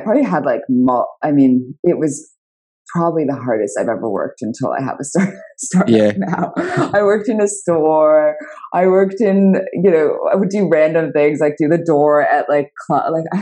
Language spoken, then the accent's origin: English; Toronto, Ontario, Canada; I grew up in Toronto.